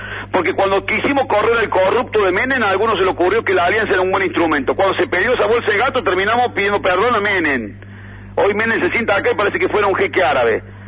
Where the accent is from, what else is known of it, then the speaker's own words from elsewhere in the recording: Argentina; somos así los argentinos.